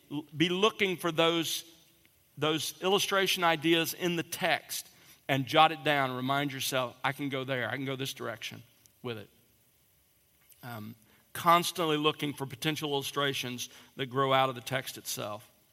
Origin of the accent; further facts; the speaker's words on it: Alabama, United States; And in my case, I grew up in South Alabama